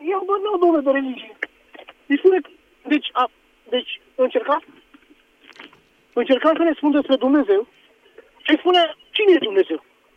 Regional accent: Romania; de ce sunt ei așa, am părerea așa proastă despre ei ca român?

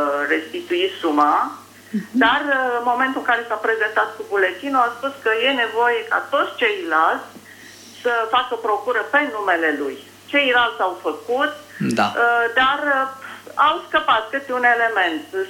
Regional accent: Bacău, Bacău County, Romania; Sunt din Bacău

